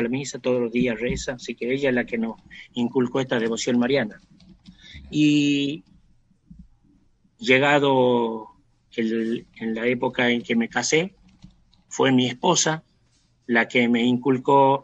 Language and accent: Spanish; Concepción, Tucumán, Argentina; Al terminar la secundaria, tuve que emigrar para empezar la universidad. Ahí nos fuimos a San Miguel de Tucumán con mis hermanos para estudiar. San Miguel queda a 80 kilómetros de Concepción.